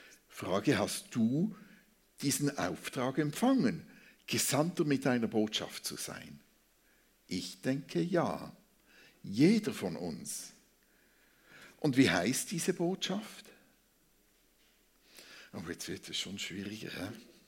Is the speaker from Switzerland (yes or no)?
yes; Switzerland; Ja, also als Schweizer machen wir immer wieder eine Abstimmung